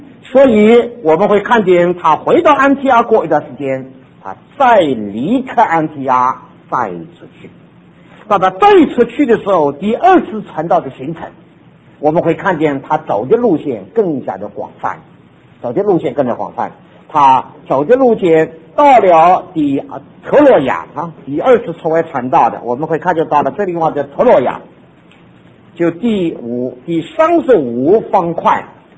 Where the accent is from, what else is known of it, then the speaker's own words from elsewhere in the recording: southern China, China; 我们中国人，或特别是我们南方人啊，我是个南方人，